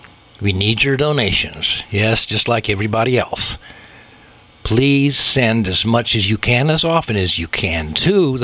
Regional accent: California, United States; But I am indeed a Palestinian American. My father was born and raised in Jerusalem. I was brought up as a Lutheran. Dad came here to California, met my mother, and raised a family, including me. But I have not forgotten my roots.

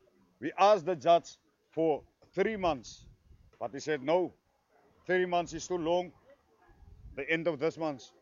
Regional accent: Cape Town, Western Cape, South Africa; I grew up here. I was born in District 6, but this was my place where I grew up.

